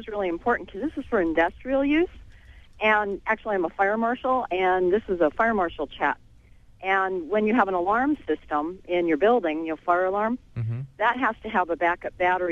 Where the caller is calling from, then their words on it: San Joaquin, California, United States; San Joaquin.